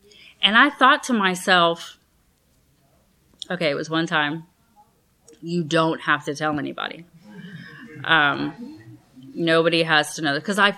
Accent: Houston, Texas, United States; now in Katy, United States; So I recently, so the Houston area, I grew up in Houston, Texas.

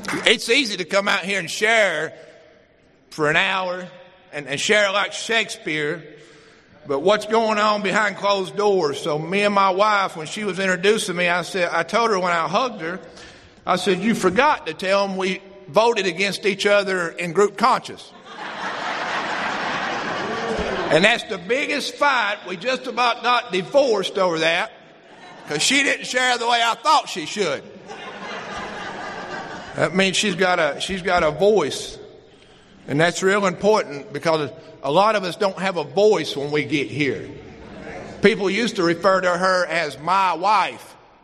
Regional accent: Kentucky, United States; I'm an addict. I'm from Kentucky, and if you don't know where that is, I'm from the little town where we started

